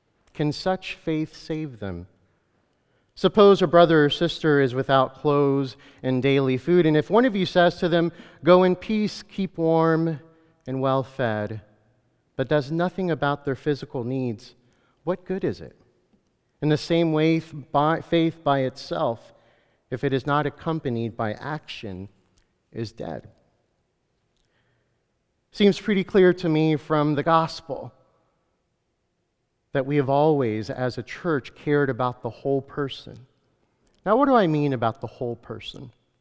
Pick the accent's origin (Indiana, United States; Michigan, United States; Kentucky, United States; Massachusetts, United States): Kentucky, United States; one in particular around probably the age of 10 or 12, growing up in Kentucky.